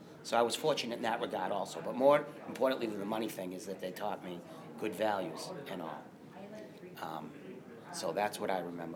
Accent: Lowell, Massachusetts, United States; I was born and raised in Lowell. I still live in Lowell. So I've been there been here my whole life.

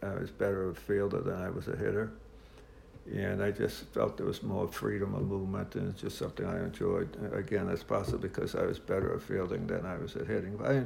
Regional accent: Hingham, Massachusetts, United States; I was in Massachusetts. It's a town that's halfway between Boston and Cape Cod.

